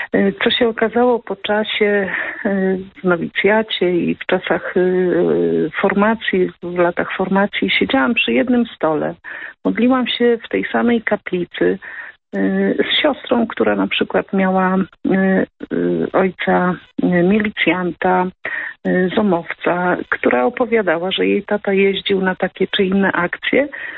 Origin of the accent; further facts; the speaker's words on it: Witkowo, Greater Poland Voivodeship, Poland; rodem jestem z Witkowa, z archidiecezji gnieźnieńskiej.